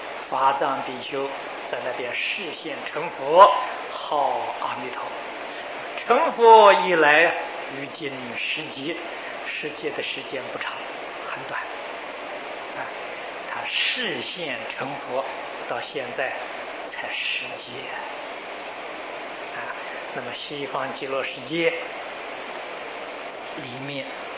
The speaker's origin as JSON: {"language": "Chinese", "country": "China", "said": "这个数字啊，就是我们中国人讲的10万亿。"}